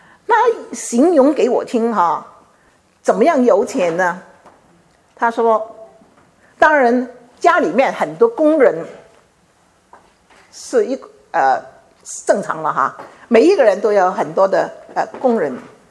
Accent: Guangdong, China; 我们潮州人说四点金

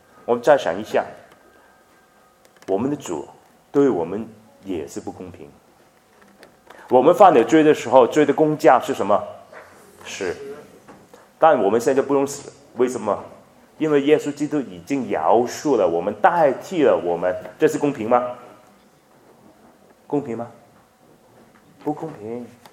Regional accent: China; 这是我中国人怎么说？君子报仇，十年立王。

